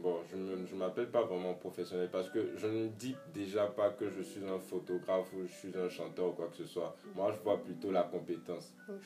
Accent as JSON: {"language": "French", "country": "Benin", "lives_now": "Dakar, Senegal", "said": "Je suis béninois."}